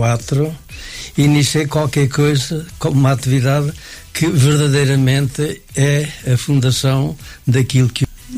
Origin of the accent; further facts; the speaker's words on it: Alcobaça, Leiria, Portugal; Portanto, eu sou natural de Alcobaça e, como alcobacense, aprendi a arte de pintor de loiça de Alcobaça nos anos 50.